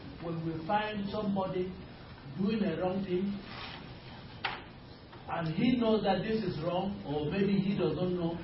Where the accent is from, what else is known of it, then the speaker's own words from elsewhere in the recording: Cameroon; That time I was just from Cameroon, where we do strict discipline in our churches over there.